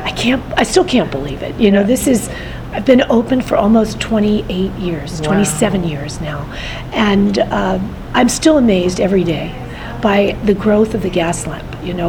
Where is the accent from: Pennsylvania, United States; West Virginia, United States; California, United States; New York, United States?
Pennsylvania, United States; Philadelphia; I came to San Diego from Philadelphia, we both grew up in the city